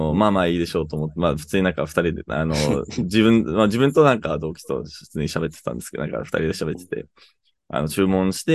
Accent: Canada; Japanese is a second language; え、どこ出身ですかって聞かれて、で、あ、カナダですって言ったら、あ、日本語わかるんだって

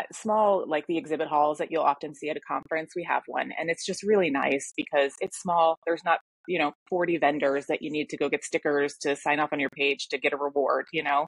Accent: Michigan, United States; I just feel like, you know, it's the opposite of when I grew up in Michigan up north.

